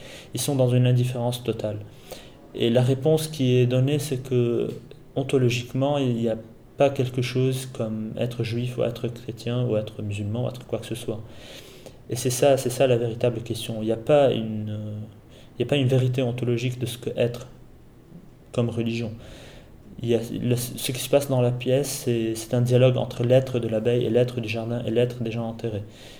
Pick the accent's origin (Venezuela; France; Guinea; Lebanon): Lebanon; puisque je viens, je suis libanais, donc je viens de ce contexte-là.